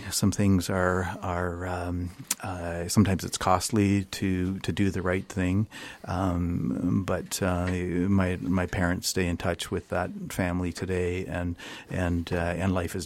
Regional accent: Ontario, Canada; Well, I spent my childhood in northern Ontario, north of Lake Superior, Thunder Bay, Scriber, that sort of thing. And then sort of my teenage years and beyond in eastern Ontario.

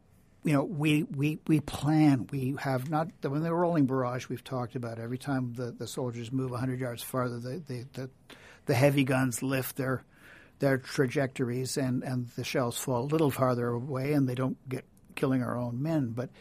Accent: Toronto, Ontario, Canada; now in Prescott, Canada; I grew up in Toronto, went to University of Toronto, taught for 4 years in Toronto, so that's pretty remote.

